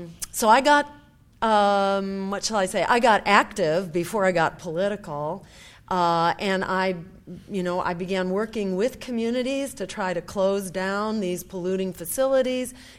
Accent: Massachusetts, United States; And we actually passed a voter referendum in Massachusetts, my home state.

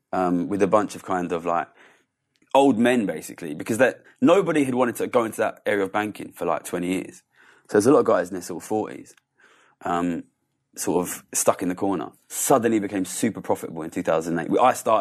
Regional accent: Ilford, London, United Kingdom; All right, so I grew up in Ilford, which is in East London. Quite poor background, but I was always very good at maths.

